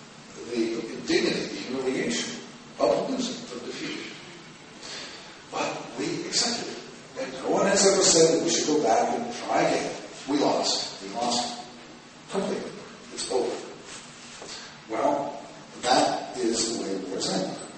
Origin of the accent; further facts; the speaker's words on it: United States; I experienced this personally as an American in 1975 when my country gave up.